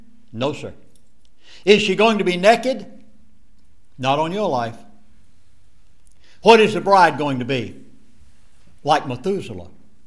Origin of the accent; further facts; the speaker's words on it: Georgia, United States; I'm from Georgia.